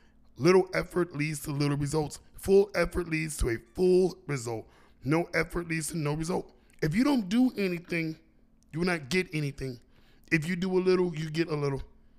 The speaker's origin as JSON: {"language": "English", "town": "San Antonio", "region": "Texas", "country": "United States", "said": "I'm from San Antonio, Texas, and I believe in the power of effort."}